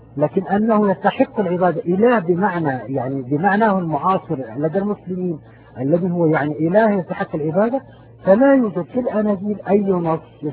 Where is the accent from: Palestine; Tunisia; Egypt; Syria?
Palestine; وانا بحب احكي لكم انا فلسطيني